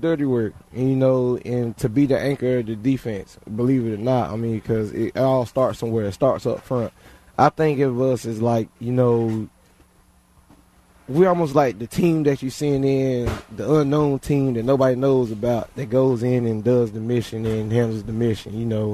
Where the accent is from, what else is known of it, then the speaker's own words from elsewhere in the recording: Goldsboro, North Carolina, United States; All right, so I'm from Goldsboro, North Carolina.